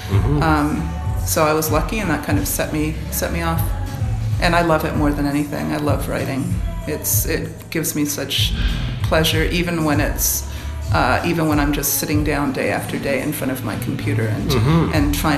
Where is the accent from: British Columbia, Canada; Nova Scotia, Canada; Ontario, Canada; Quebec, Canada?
Ontario, Canada; Ottawa; now in Lunenburg, Canada; I am Canadian as well. I spent 10 years in Ottawa.